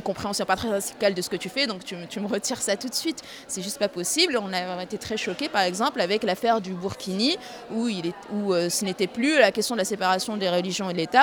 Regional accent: Morocco; Moi par exemple, je suis marocaine

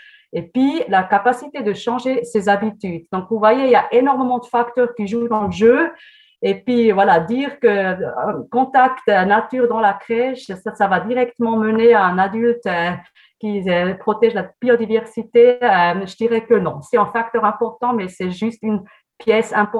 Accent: German-speaking Switzerland, Switzerland; French is a second language; now in France; Bon, moi, je viens avec mes lunettes de Suisse alémanique et je regarde la France. J'habite en France depuis 5 ans

